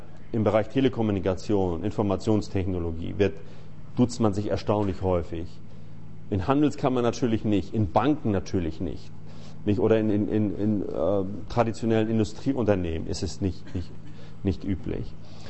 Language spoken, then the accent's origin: German; Germany; now in Finland; das ist so für mich als Deutscher immer ein Widerspruch, dass man in Finnland erstaunlich viel Wert legt.